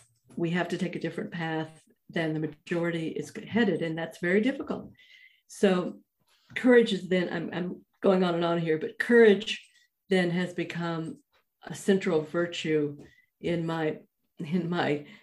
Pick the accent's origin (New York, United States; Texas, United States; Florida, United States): Texas, United States; Fort Worth; And I grew up in Cowtown, by the way, you know, Fort Worth, Texas.